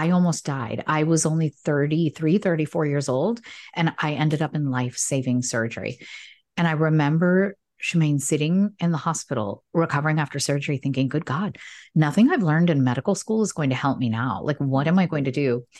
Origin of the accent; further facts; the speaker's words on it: United States; So I was raised here in the United States as a daughter of immigrants, South Asian immigrants